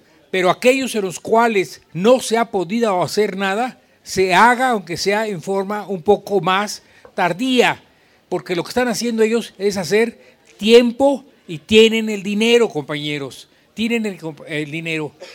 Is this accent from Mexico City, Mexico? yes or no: yes; Coyoacán, Mexico City, Mexico; soy de Girasoles, de aquí de Coyoacán.